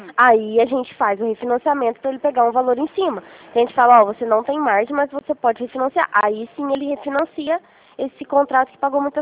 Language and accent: Portuguese; Rio Claro, São Paulo, Brazil; Sou de Rio Claro.